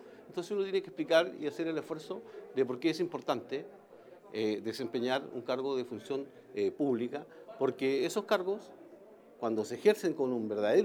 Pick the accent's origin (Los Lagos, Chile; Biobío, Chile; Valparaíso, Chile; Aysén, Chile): Los Lagos, Chile; Castro; born there; voy a estar en mi ciudad natal, en Castro